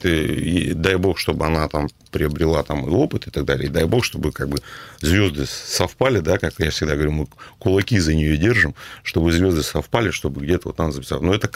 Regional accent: Perm, Perm Krai, Russia; это тоже как бы наш пермяк

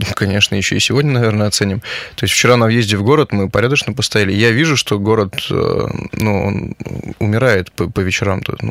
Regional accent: Yaroslavl, Yaroslavl Oblast, Russia; в моем родном городе осталась, я все равно, чем дальше я еду, тем больше хочется в Ярославль.

